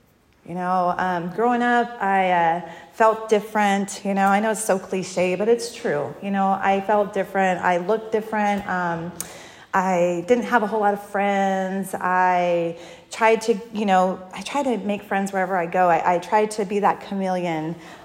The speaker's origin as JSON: {"language": "English", "town": "Paso Robles", "region": "California", "country": "United States", "tie": "born or raised there", "said": "So I actually grew up in the Paso Robles area. I'm from Paso Robles. I wasn't born there, but I might as well have been."}